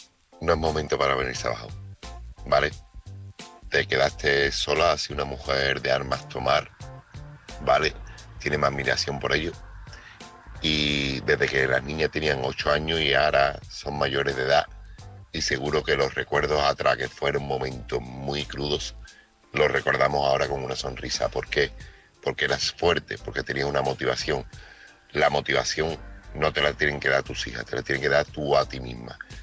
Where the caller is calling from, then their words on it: Seville, Andalusia, Spain; corresponsal de Sevilla.